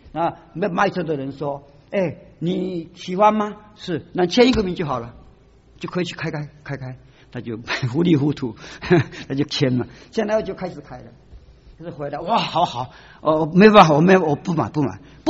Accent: China; 我们中国人不是没有签字比较那么没重要

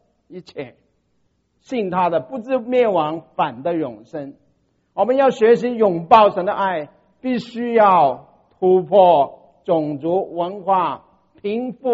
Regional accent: China; 我们中国人来到这里要我们不吃饭很难啊，对不对？因为这是我们的文化嘛

